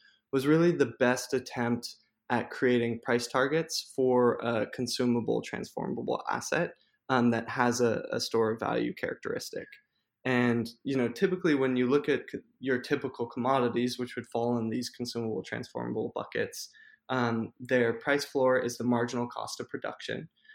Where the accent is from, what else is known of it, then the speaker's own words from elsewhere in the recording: Hawaii, United States; now in New York, United States; Some people know this, but I grew up on Hawaii, and so I did retreat to the islands for a little bit, and I'm back in New York at the moment.